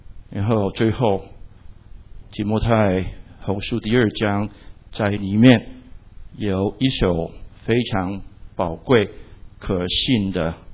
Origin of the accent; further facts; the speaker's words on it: Guangdong, China; 那么我是广东人，所以有时候广东人就会说一句话，大吉利是